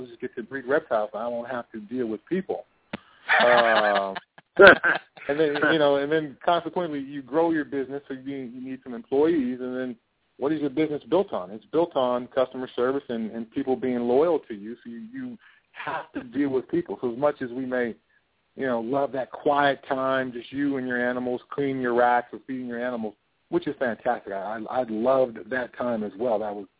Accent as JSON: {"language": "English", "town": "Pasadena", "region": "California", "country": "United States", "tie": "born or raised there", "lives_now": "Colorado, United States", "said": "camps back in my hometown of Pasadena, California, and I do a lot of coaching in Colorado"}